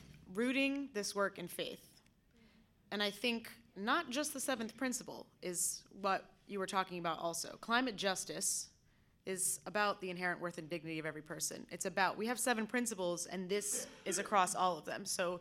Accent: New York City, New York, United States; maybe it's as a born and raised UU, maybe it's my experience growing up in New York City or whatever.

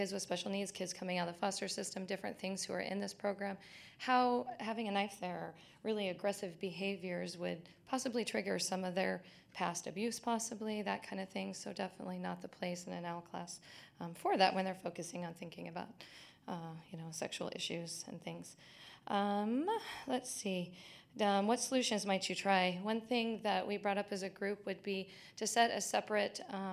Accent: Salem, Oregon, United States; from Salem, Oregon, just close by.

